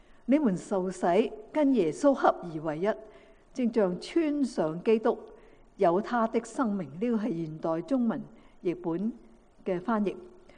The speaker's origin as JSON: {"language": "Cantonese", "region": "Guangdong", "country": "China", "said": "譬如我们广东人呢"}